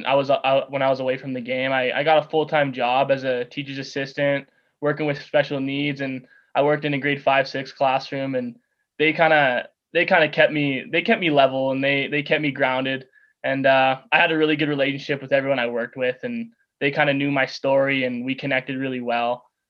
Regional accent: Regina, Saskatchewan, Canada; Yeah, I'm born and raised in Regina. I have to grow up wearing green. I had no choice.

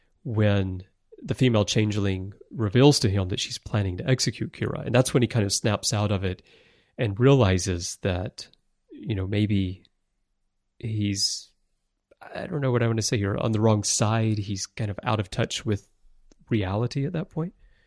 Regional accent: Alabama, United States; moved away as an adult; now in Japan; I grew up in Alabama. I'm American, but I've lived most of my adult life in Japan.

